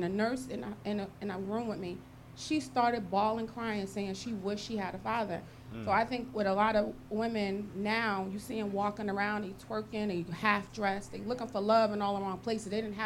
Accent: New Jersey, United States; Nobody knew I was pregnant, nothing. I'm from Jersey.

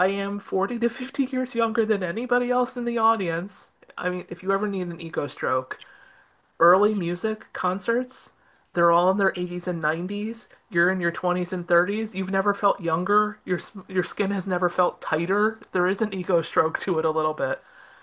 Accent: Toronto, Ontario, Canada; I'm Canadian polite. So, like, for me, what I find bad, most people are like, oh my God, you're still so nice. I'm like, you could pull anybody off the street in Toronto and we would match.

